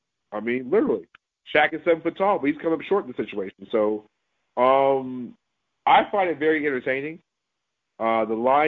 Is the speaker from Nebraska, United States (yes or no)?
no; Charlotte, North Carolina, United States; he's from my hometown, from my neck of the woods, from my same area. My boy, the baby, representing Charlotte.